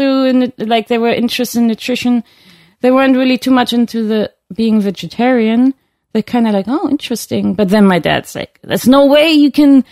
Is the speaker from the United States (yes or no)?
no; Germany; Well, I grew up in Germany, so...